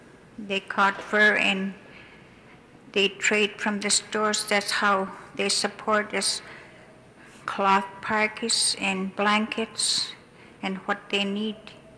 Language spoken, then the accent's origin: English; Noorvik, Alaska, United States; also born or lived in Selawik; I'm from Selwick and I grew up at Nervik.